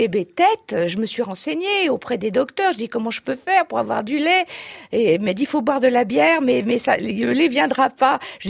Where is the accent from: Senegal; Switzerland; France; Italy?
France; Hauts-de-France; puisque je suis du Nord, donc je suis ch'ti